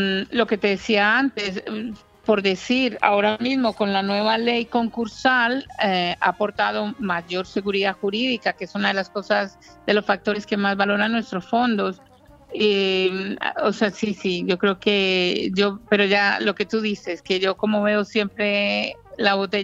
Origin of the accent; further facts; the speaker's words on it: Sweden; now in Marbella, Spain; Soy sueca de origen colombiano.